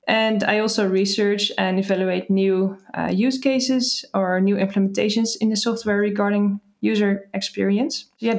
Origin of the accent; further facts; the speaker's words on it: Netherlands; English is a second language; now in Helsinki, Finland; I'm from the Netherlands, but currently living in Helsinki.